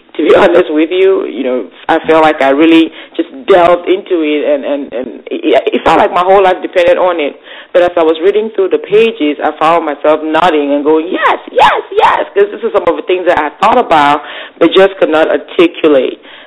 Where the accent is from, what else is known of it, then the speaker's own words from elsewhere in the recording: Cameroon; Well, I'm originally from Africa, and I grew up in the wonderful country called Cameroon.